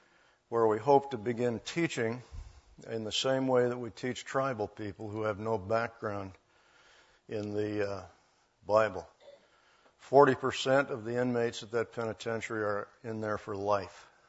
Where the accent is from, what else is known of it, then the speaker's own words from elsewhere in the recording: California, United States; I grew up in Southern California, and everybody from the desert Southwest has had a run-in at some time in their childhood with the valley fever.